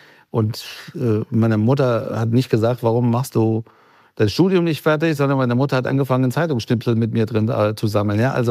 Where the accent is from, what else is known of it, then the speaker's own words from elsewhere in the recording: Frankfurt, Hesse, Germany; Und auch bei uns in Frankfurt. Ich komme ja auch noch aus derselben Stadt